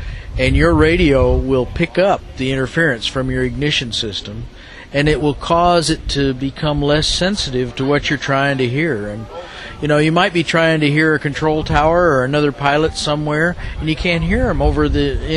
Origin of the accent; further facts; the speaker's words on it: Knoxville, Tennessee, United States; I'm from Knoxville, Tennessee, and I'm just here fixing helmets.